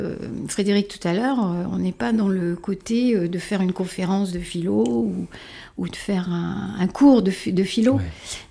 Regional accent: Paris, Île-de-France, France; born there; puisque je suis née à Paris.

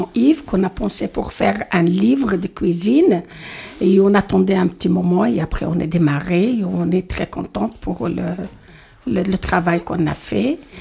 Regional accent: Tunisia; Voilà, je suis tunisienne, oui.

